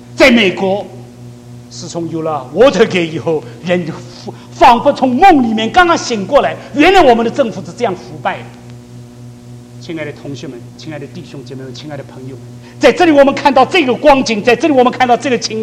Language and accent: Chinese; China; now in United States; 我们现在在美国，我告诉你罪人还是罪人，正好像我们中国人一样。